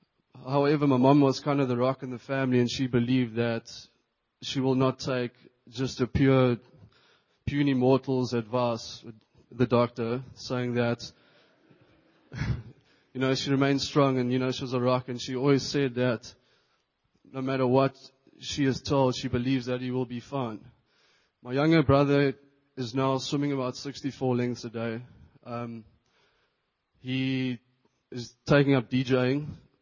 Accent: Durban, KwaZulu-Natal, South Africa; I'm from Durban.

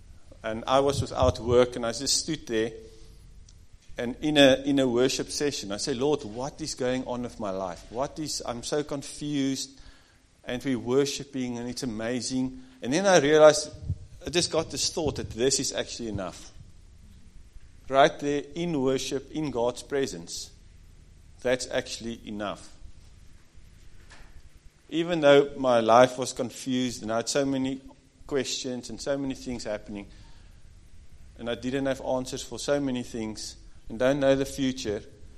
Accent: South Africa; We come from South Africa.

